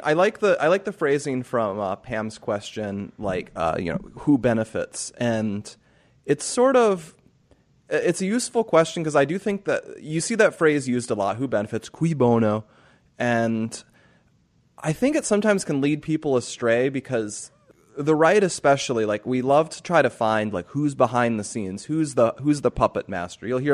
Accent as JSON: {"language": "English", "town": "Sioux Falls", "region": "South Dakota", "country": "United States", "tie": "born or raised there", "also_born_or_lived": "Fargo, United States", "said": "I was born in Fargo, North Dakota, and then grew up in Sioux Falls, South Dakota. So feel free to mix those up because everybody else does."}